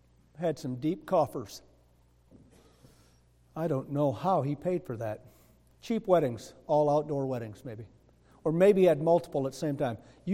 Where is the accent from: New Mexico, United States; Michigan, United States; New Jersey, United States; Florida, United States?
Michigan, United States; Kingsley; I know growing up in Kingsley, Michigan, though it's not like we were millionaires. I mean, I grew up in a trailer on some property outside of a little bitty town